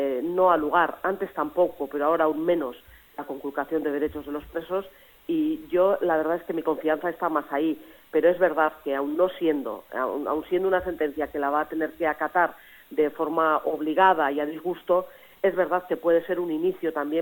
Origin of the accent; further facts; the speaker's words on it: Basque Country, Spain; lo acordemos entre todos como vascos para hacer frente al futuro